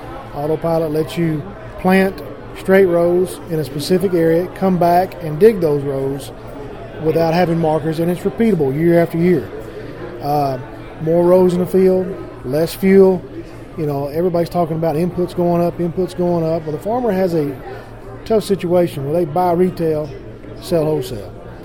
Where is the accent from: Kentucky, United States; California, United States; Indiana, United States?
Kentucky, United States; and I'm teasing because I'm originally from Kentucky.